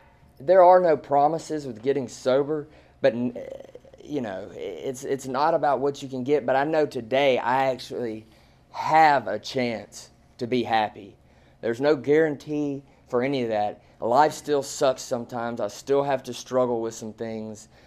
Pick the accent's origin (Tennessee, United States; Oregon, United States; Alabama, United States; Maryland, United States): Alabama, United States; Birmingham; now in Atlanta, United States; I mean, I'm from Birmingham, but I ended up staying in Atlanta